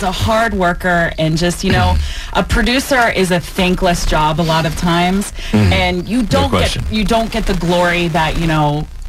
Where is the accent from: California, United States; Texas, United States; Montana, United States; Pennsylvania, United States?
Pennsylvania, United States; Philadelphia; I was in Philadelphia, my hometown, and man, did I want to leave?